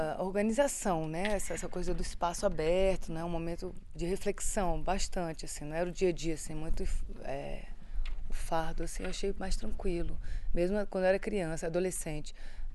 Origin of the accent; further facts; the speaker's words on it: Recife, Pernambuco, Brazil; also born or lived in Brasília; Eu nasci aqui em Brasília e aí quando tinha 3 anos, mais ou menos, eu fui morar em Recife com a minha mãe, né? Aí lá eu fiquei até os 11 anos. Aí vivi toda aquela cultura lá, muito